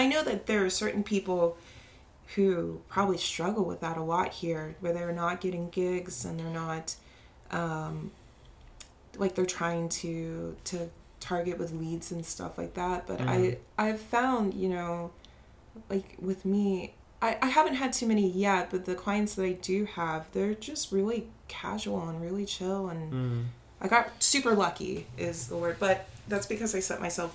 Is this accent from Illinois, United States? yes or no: no; San Antonio, Texas, United States; and because I was from San Antonio, nobody.